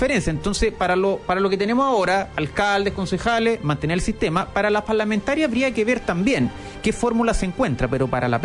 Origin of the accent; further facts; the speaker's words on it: Chile; esto yo te lo estoy diciendo como particular, como ciudadano, como chileno